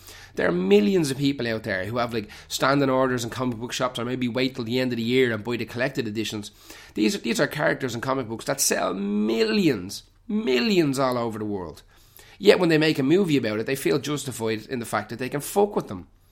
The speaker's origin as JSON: {"language": "English", "country": "Ireland", "said": "It's hard for me, like, being Irish, watching programmes and movies about the Civil War."}